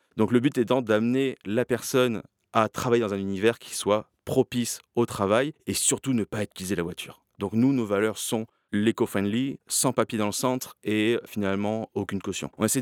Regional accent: Toulon, Provence-Alpes-Côte d'Azur, France; also born or lived in Canada; J'ai coupé mon accent. Ok, venant de Toulon.

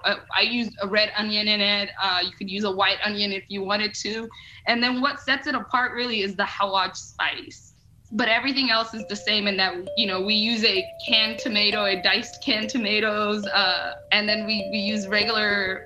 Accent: Mogadishu, Banaadir, Somalia; I grew up in Mogadishu. I was born in Mogadishu.

